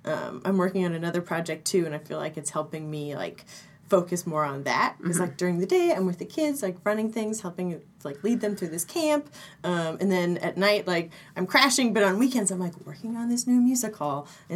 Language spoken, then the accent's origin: English; Nebraska, United States; It's about my childhood growing up in Nebraska in this, like, small town that was supposedly, like, super quaint and nice